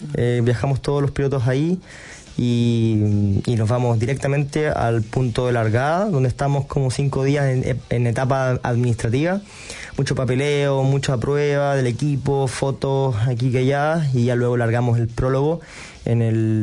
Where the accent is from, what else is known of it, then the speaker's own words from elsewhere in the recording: Chile; una fábrica se acerque a ti siendo chileno, algo bien utópico